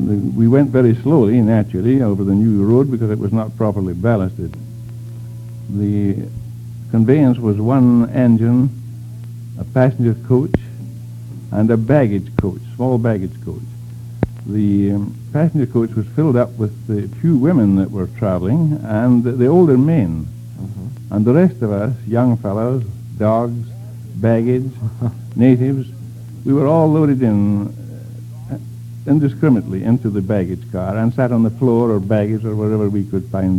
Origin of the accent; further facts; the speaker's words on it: Scotland, United Kingdom; moved away as an adult; now in Alaska, United States; I was born in Scotland and lived there until I was 22 years of age.